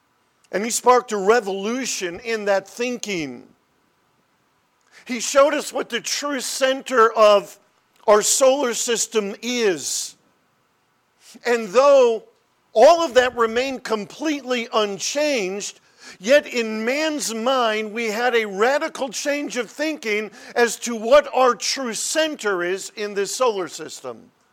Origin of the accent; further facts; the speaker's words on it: United States; has always been difficult for us as Americans to get our minds around. As American people, we have always been resistant to the idea that someone is ruling over us.